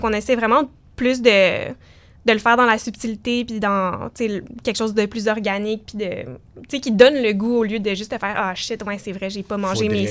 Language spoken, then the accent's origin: French; Montreal, Quebec, Canada; Moi, à la base, je viens de Notre-Dame-de-Grâce, là, qui est pas très loin de Saint-Henri.